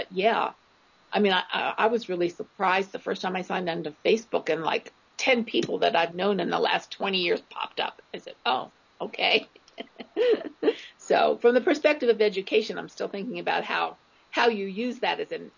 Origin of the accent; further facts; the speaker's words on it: Arden, Delaware, United States; Yeah, I grew up in Arden. Yeah, I still am in Arden.